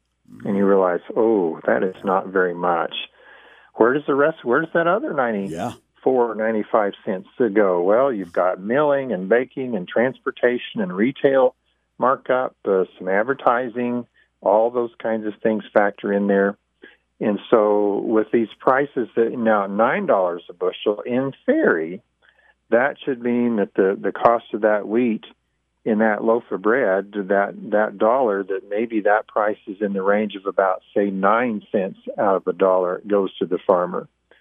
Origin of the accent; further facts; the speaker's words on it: Kansas, United States; When I was a farm kid growing up in Kansas